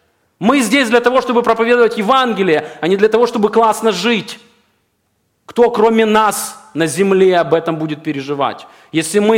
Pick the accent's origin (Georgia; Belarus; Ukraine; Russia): Ukraine; Это меня, мое сердце откликается, я украинец.